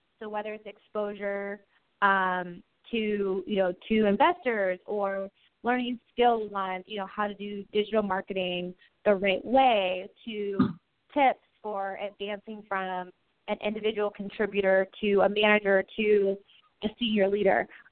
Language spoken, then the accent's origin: English; Columbus, Ohio, United States; So I'm actually from Columbus, Ohio. And I went to the University of Cincinnati for undergrad.